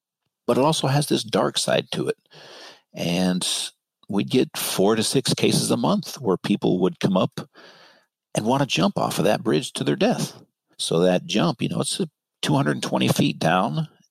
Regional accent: California, United States; And I grew up in Marin. We crossed the bridge all the time.

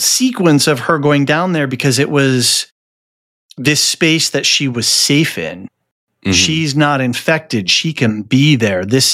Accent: Seattle, Washington, United States; I am from Seattle. The Pacific Northwest. I know that water is cold as hell

